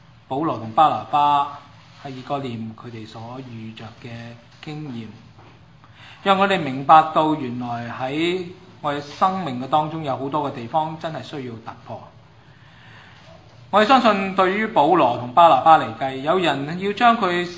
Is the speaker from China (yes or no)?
yes; China; 我是中国人。